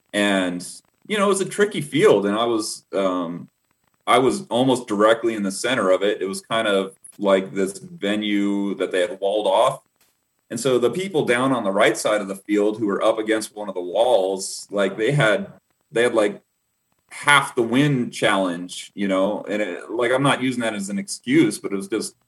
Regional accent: Los Angeles, California, United States; now in Colorado, United States; The NBC network where I grew up back in Los Angeles, they did a spot on me.

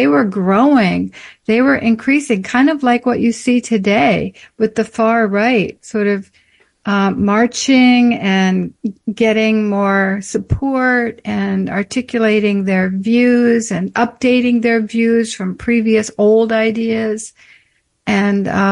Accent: Melbourne, Florida, United States; Well, I came to the United States as a young child and moved in with my white mother's family. My father is brown and mixed from Panama.

